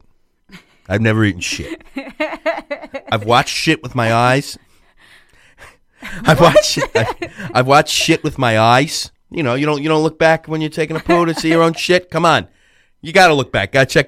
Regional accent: Florida, United States; I come from Florida. I'm happy to be back.

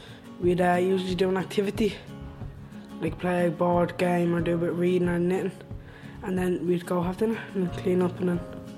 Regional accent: Ballymun, Leinster, Ireland; I'm 13, I'm from Ballymun.

